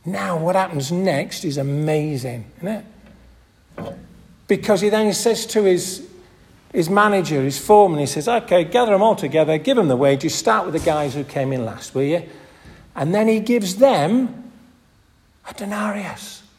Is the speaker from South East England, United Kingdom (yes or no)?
no; Hull, Yorkshire and the Humber, United Kingdom; My hometown Hull, fellas used to queue up by the dockside with a black book